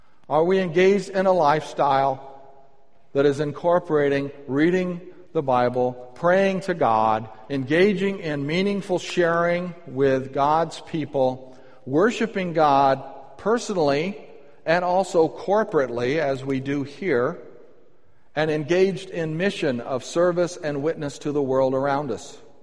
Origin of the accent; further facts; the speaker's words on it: Birmingham, Alabama, United States; born there; I'm a Southerner, born in Birmingham, Alabama. You play … I will stand up and salute.